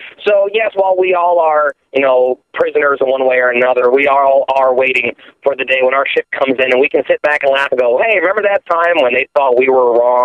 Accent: East Coast, United States; born there; I mean, I was born on the East Coast, but I quickly assimilated into feeling like a native here of the Pac Northwest.

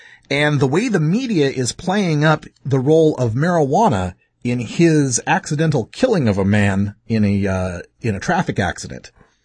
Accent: Portland, Oregon, United States; comes straight from my hometown of Portland, Oregon

